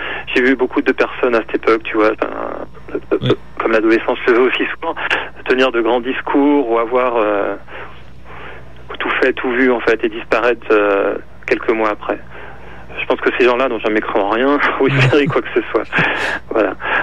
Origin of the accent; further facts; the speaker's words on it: Lyon, Auvergne-Rhône-Alpes, France; Alors oui, on est originaire de Lyon, enfin, en tout cas on s'est rencontrés à Lyon